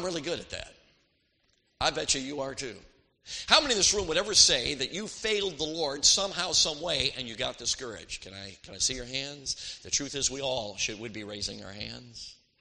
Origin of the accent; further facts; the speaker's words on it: Chicago, Illinois, United States; I grew up in Chicago. I hate to admit it, but I'm a Chicago fan and everything.